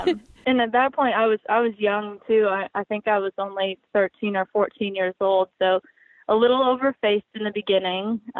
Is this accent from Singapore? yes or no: no; New York, United States; Yeah, so I'm from Western New York, and there's just not really a huge market for sport horses up there.